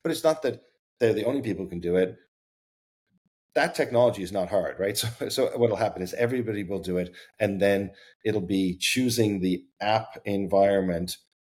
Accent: Canada; now in Uruguay; oh, wow, you're not from here. Where are you from? Oh, you're from Canada. What made you come to Uruguay?

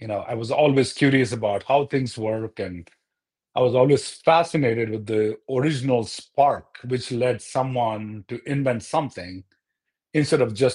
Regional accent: India; now in United States; Well, it's the completely different perspective where I grew up and where I am now.

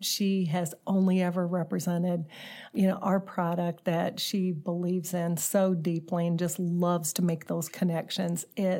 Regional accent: St. Louis, Missouri, United States; So I grew up here in St. Louis with lots and lots of trips home to Atlanta.

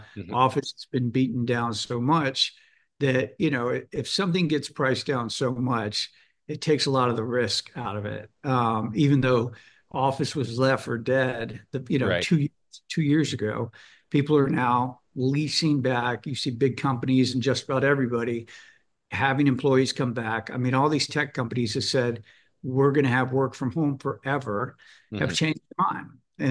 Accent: Tampa, Florida, United States; I grew up in Tampa, Florida, and I wanted to get out of there.

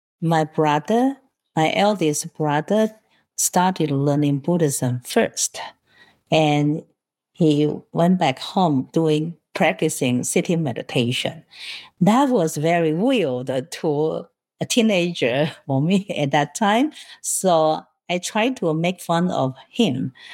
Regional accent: Taiwan; first language Taiwanese; English is a second language; also born or lived in Hong Kong; now in Austin, United States; My mother tongue is actually Taiwanese. And then in Taiwan, the official language is Mandarin.

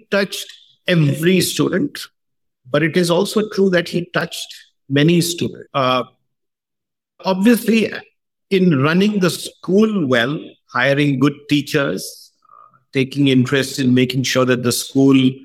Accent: Patna, Bihar, India; I was born in Patna, in Bihar, state of Bihar in India, and I spent the first 18 years of my life there. I still have a home there, so I would say that it's still home for me.

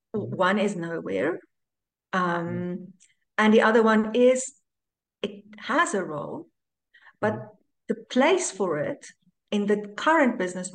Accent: South Africa; I'm proudly South African.

